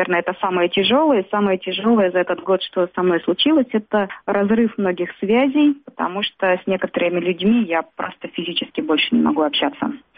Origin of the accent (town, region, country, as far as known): Ural, Russia; born there; now in Moscow, Russia